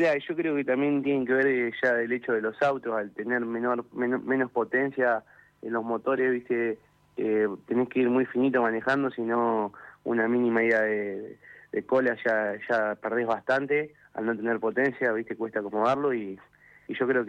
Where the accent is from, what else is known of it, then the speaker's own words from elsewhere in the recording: Lobos, Buenos Aires Province, Argentina; Bueno, mira, yo soy de Lobos.